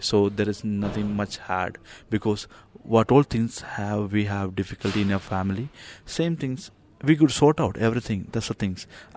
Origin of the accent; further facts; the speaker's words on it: South India, India; English is a second language; now in Brisbane, Australia; I am from India, at the southern part of India. I'm in Lush, Brisbane, in Australia.